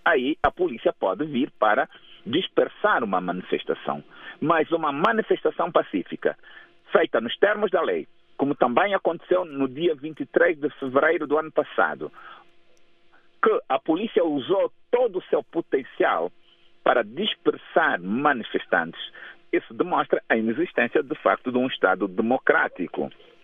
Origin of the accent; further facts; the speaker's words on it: Angola; devemos criar em nós, enquanto angolanos, a consciência de que cada um de nós é um potencial candidato